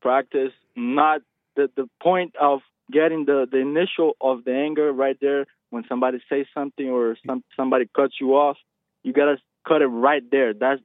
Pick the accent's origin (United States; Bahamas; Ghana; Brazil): Brazil; I'm not even from America. I'm from Brazil. It's a different culture, a different world.